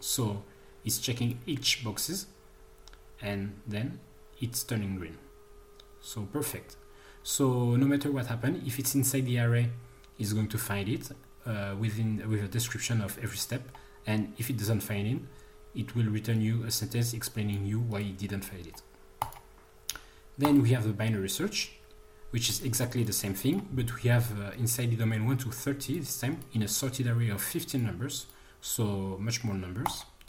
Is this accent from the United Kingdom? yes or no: no; Paris, Île-de-France, France; English is a second language; I'm from Paris, France